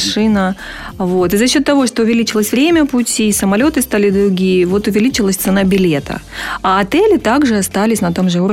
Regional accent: Novocherkassk, Rostov Oblast, Russia; Новочеркасск, это мой любимый город, потому что я из Новочеркасска. Я считаю, лучший город на земле со своей культурой

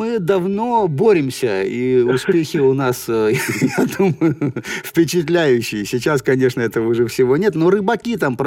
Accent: Rostov-on-Don, Rostov Oblast, Russia; Ну, я вот из Ростова, вы из Таганрога.

